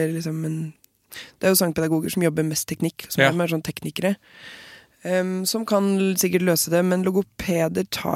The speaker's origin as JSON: {"language": "Norwegian", "region": "Innlandet", "country": "Norway", "accent": "Hedmarken dialect", "said": "Ja, men det er dialekten min, jeg er jo ikke der lenger, så, sånn fra Hedmarken"}